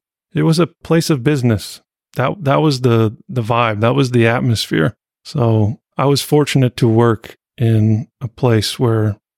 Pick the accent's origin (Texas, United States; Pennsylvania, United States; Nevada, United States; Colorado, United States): Nevada, United States; Reno; I grew up in Reno and went to Truckee Meadows Community College for one quarter.